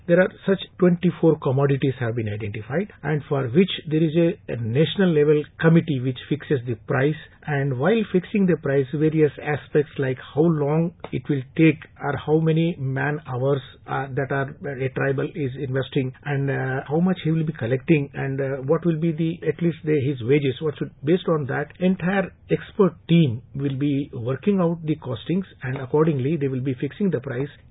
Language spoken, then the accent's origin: English; Telangana, India; I come from Banjara tribal community from Telangana, being a tribe and serving the tribe.